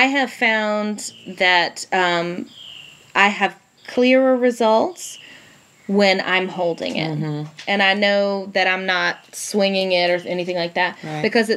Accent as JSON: {"language": "English", "region": "the South", "country": "United States", "said": "And I'm from the South, so"}